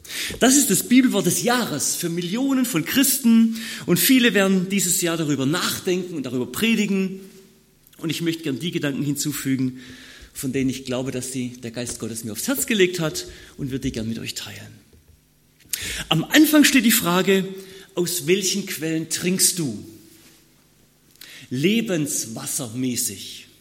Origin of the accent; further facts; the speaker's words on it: Baden-Württemberg, Germany; da wo ich herkomme aus Schwaben, da schaffen Männer, die schaffen, man schafft